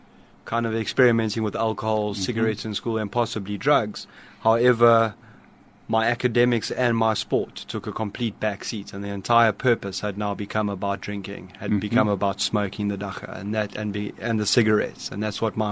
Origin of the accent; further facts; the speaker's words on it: KwaZulu-Natal, South Africa; also born or lived in Johannesburg; I am local, Mike. I was born in Johannesburg. I spent most of my youth in KwaZulu-Natal at boarding schools, and I matriculated in KwaZulu-Natal in 2003.